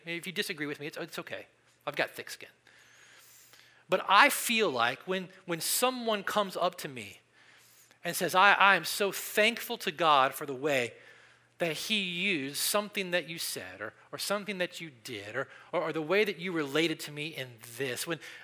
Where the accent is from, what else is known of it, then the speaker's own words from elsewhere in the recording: Southern United States, United States; I'm from the South. One of the first things you learn as a Southerner when you're probably 4 years old